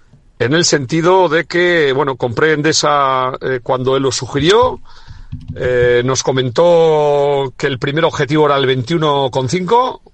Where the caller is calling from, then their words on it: Vitoria, Basque Country, Spain; de Vitoria.